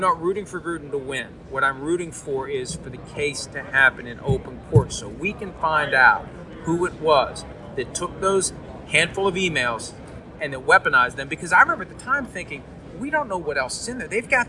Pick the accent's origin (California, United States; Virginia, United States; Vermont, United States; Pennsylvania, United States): Pennsylvania, United States; Pittsburgh; I grew up near Pittsburgh. The neighborhood we lived in, we were the only house that was getting that game that day.